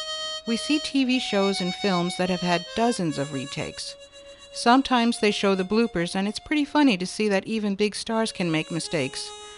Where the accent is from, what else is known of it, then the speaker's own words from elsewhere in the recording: New York City, New York, United States; now in Surrey, California, United States; We're originally from New York City. I come from a huge family, and there we were, just the two of us, in a basement apartment in Surrey, British Columbia.